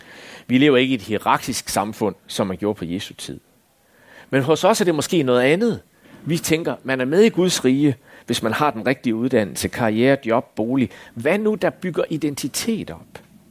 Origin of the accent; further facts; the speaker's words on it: Jutland, Denmark; altså, jeg er jyde, ikke også?